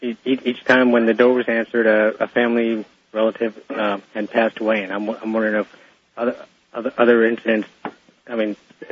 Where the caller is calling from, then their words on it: Juneau, Alaska, United States; I'm calling from Juneau, Alaska.